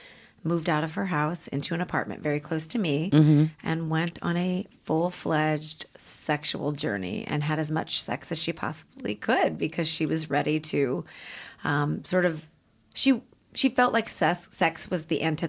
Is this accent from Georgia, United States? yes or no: no; St. Louis, Missouri, United States; She was from New York. I was from St. Louis.